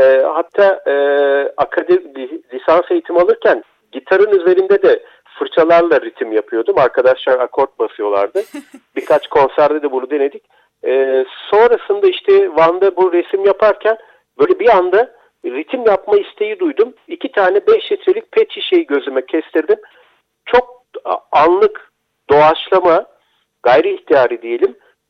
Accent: Erzurum, Turkey; born there; Ben Erzurum'da doğdum. İlk ve orta lise öğrenimi ülkemizin birçok şehrinde tamamladım. Babamın memur olması nedeniyle.

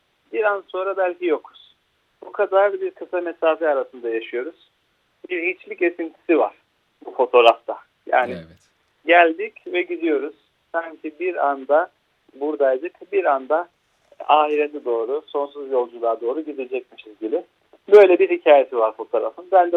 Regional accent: Istanbul, Turkey; also born or lived in Üsküdar; 1984 İstanbul doğumluyum. Çocukluğum ve gençliğim büyük oranda Esenler'de geçti. Ardından Üsküdar'da olduk. Üsküdar'da yaşadık uzun seneler.

